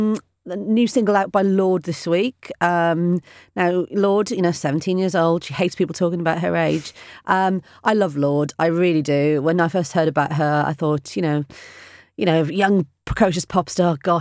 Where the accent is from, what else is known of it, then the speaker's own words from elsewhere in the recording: Swansea, Wales, United Kingdom; I'm from Swansea, you know, in Wales.